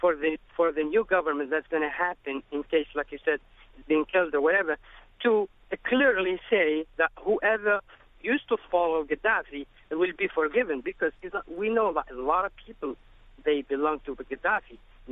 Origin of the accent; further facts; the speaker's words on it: Tunisia; See, I'm originally from Tunisia.